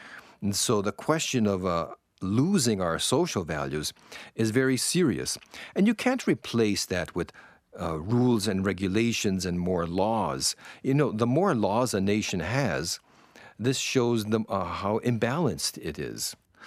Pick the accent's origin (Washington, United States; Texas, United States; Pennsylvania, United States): Pennsylvania, United States; Jessup; now in Cambuquira, Brazil; the same size as the town where I grew up in Jessup, Pennsylvania.